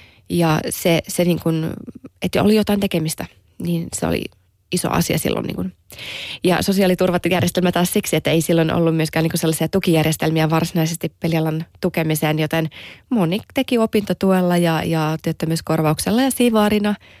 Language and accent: Finnish; Toivala, North Savo, Finland; niin kuin itsekin olen kasvanut Pohjois-Savossa pikkukylässä Toivalassa